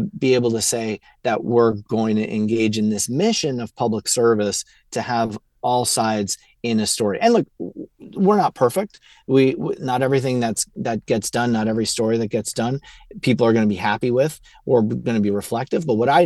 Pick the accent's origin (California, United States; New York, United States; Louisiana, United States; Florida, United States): New York, United States; Queens; I'm from Queens. I grew up 2 miles from the stadium. I could see the glow of the lights from my house.